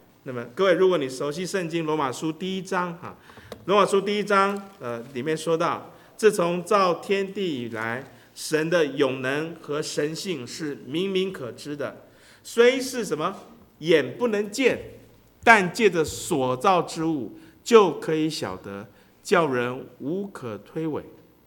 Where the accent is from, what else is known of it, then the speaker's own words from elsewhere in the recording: China; 我们中国人在古代的时候就是有神论者。